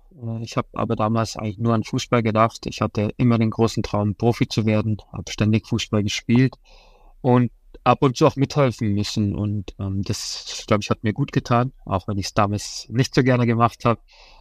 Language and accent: German; Forstinning, Bavaria, Germany; also born or lived in Munich; ich bin in München geboren, in Fastening aufgewachsen. Ich bin da sehr, sehr gerne